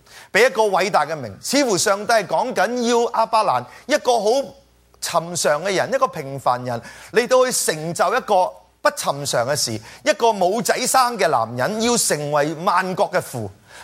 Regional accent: China; 我中國人係嘛，外嫁女咁啊

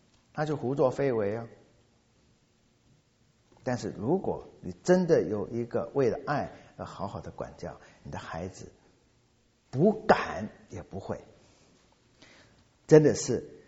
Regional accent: China; 所以我们中国人的说法啊，中国人没有太多天神的概念，就知道皇帝。

